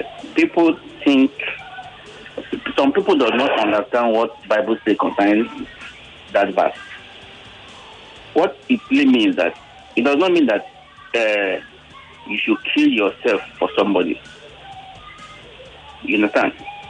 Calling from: Lagos, Nigeria; I'm calling you from Lagos.

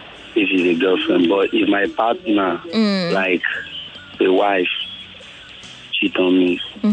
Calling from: Obalende, Lagos, Nigeria; I'm the first time calling. I'm calling from

